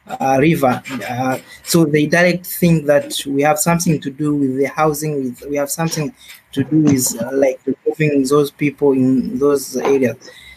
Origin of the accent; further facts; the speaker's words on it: Tanzania; I'm basically from Tanzania.